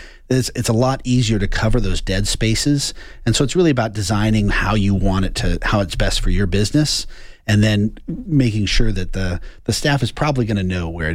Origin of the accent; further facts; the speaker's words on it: Tucson, Arizona, United States; It is, we are born and raised in Tucson. It's a 520, but it's also the 790, which means that we were old Tucson, been around here for a long time.